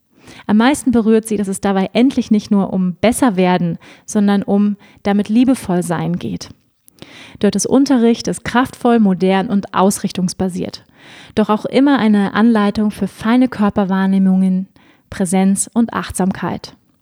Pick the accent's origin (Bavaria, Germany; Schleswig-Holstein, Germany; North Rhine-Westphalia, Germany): Schleswig-Holstein, Germany; Ich bin ja auch in Schleswig-Holstein groß geworden.